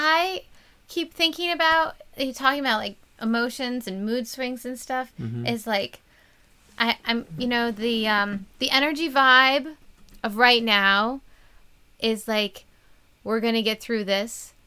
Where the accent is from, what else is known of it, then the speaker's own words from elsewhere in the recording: Rochester, New York, United States; accent: Rochester; No, from Rochester.